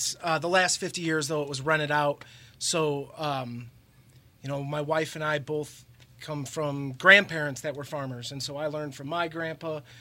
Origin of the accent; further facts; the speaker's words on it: Highland, Indiana, United States; I'm from Highland. I taught in Schererville. I farm in Crown Point.